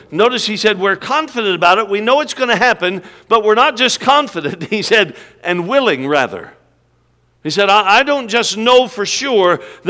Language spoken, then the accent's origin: English; Alaska, United States; also born or lived in Minnesota; I was born in Minnesota at a very young age. And we were in Minnesota a couple of years ago, and we moved to Alaska when I was just a year old. Minnesota was too nice for us, and so we headed somewhere colder. And so I grew up in Alaska, spent all my life in Alaska